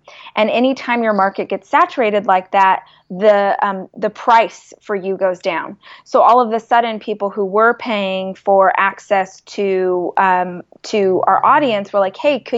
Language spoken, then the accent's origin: English; Bakersfield, California, United States; So I'm from Bakersfield, which is about 2 hours north of LA.